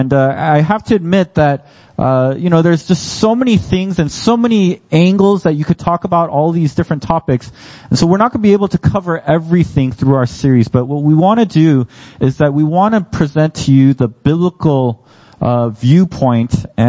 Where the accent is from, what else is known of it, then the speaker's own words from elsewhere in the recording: United States; I'm Korean American.